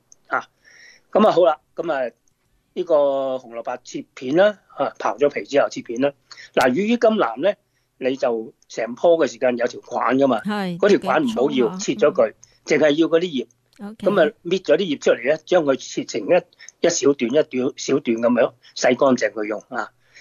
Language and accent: Cantonese; China